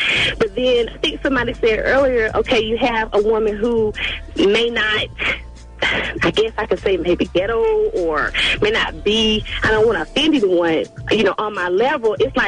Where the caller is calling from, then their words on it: Augusta, Georgia, United States; I'm calling from Augusta, Georgia.